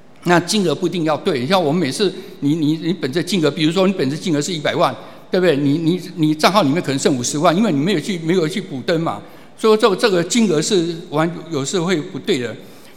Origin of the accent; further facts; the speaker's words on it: Taiwan; 我们台湾有一句话就是乡下，我们乡下人后面都会加三个字